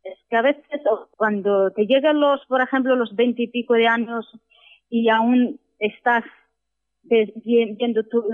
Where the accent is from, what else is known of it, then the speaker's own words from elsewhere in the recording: Western Sahara; cuando te preguntan, ¿de dónde eres? Dices, Sáhara.